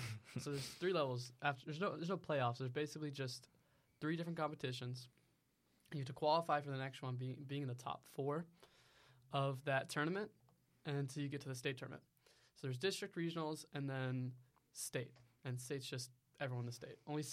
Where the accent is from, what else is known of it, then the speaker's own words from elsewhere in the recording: Pennsylvania, United States; now in Texas, United States; And so I lived in Pennsylvania for like 9 years, and I grew up in wrestling in Pennsylvania, and moving down to Texas